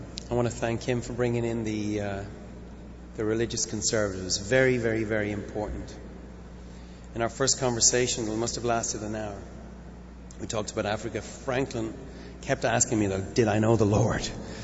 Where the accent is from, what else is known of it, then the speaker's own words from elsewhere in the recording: Ireland; I'm a rock star. I'm Irish.